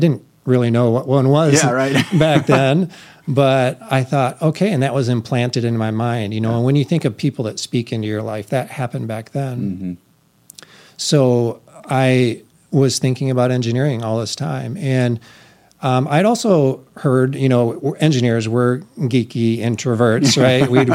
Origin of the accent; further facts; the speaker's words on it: Lakeview, Michigan, United States; Yeah, so I grew up in a small town called Lakeview. It's north of Grand Rapids, north of Greenville, so not far from here.